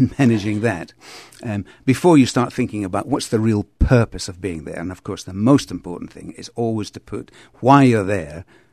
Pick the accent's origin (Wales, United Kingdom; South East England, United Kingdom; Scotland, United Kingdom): Scotland, United Kingdom; Coupar Angus; I'm Scottish, and it's a small place called Cooper Angus, which is on the east side of Scotland, which means I don't have a great accent, and so sometimes people can't quite determine where I'm from